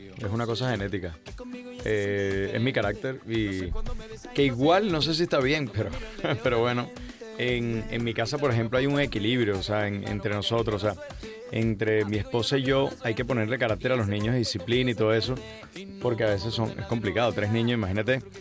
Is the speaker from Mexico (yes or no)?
no; Venezuela; now in Spain; Astrid y yo somos venezolanos, nacidos en Venezuela